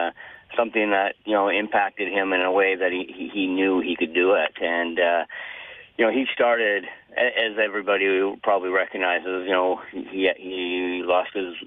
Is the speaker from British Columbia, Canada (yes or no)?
yes; Port Coquitlam, British Columbia, Canada; So, when we were kids growing up in Port Coquitlam, we did anything that any, young kids or teenagers did